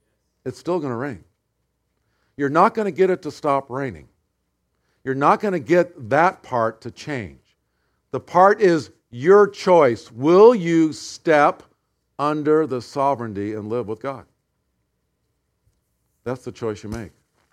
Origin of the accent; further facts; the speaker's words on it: Pacific Northwest, United States; because we're from the Northwest. You know when someone's from California because they carry an umbrella. You know when you're from the Northwest, we don't need umbrellas.